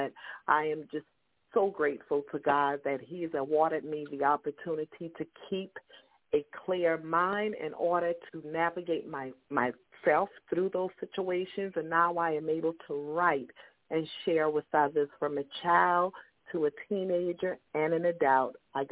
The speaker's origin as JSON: {"language": "English", "town": "Charleston", "region": "South Carolina", "country": "United States", "tie": "born or raised there", "said": "I'm from Charleston, South Carolina, born and raised right here. I love my city and state."}